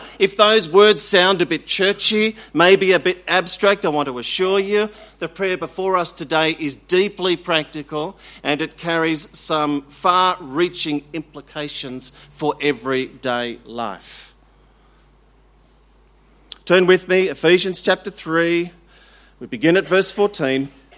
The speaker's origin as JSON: {"language": "English", "country": "Australia", "accent": "bogan Australian", "said": "Or are they expecting my accent to suddenly shift from bogan Australian to, you know, upper crust British, you know, Archbishop of Canterbury?"}